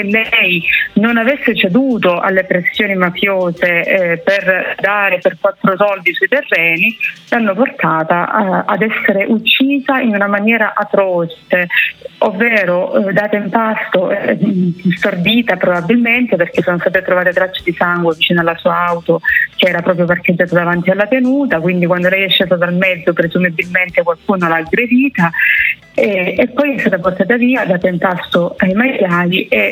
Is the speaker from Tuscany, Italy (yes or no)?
no; Cinquefrondi, Calabria, Italy; lei viveva a Laureana di Borrello e io sono di Cinquetroni, quindi parliamo di 10 chilometri di distanza